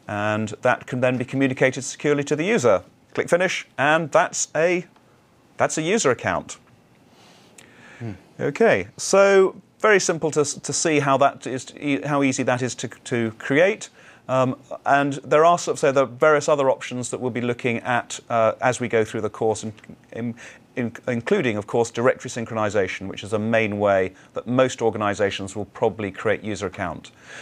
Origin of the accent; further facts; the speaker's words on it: United Kingdom; was in the United Kingdom when I set this account up. And by the way, if you're having trouble with my accent, I'm sorry about that, but that is where I'm originally from.